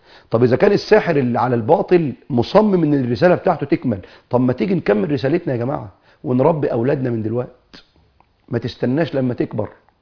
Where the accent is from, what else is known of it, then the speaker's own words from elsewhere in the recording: Egypt; فأكيد هينقيه زي ما بيقولوا كده عندنا في مصر على الفرازة.